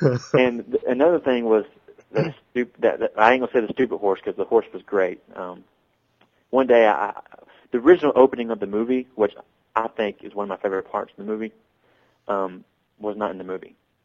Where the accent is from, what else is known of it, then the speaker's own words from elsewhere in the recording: Georgia, United States; accent: Georgia; I'm from Georgia and I have an accent from Georgia